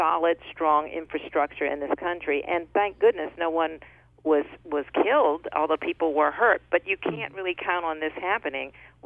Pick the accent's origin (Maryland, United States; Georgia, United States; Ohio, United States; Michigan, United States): Maryland, United States; Baltimore; And that's my hometown, Baltimore. And I still have a sister and brother who live there.